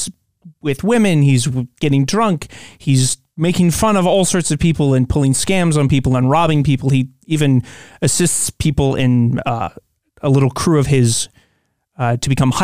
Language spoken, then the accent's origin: English; Kearneysville, West Virginia, United States; I'm from West Virginia in the Eastern Panhandle, which some West Virginians don't consider West Virginia, but to heck with them. I'm from I would say a small town, but it's not even a small town. It's just a zip code called Kearneysville.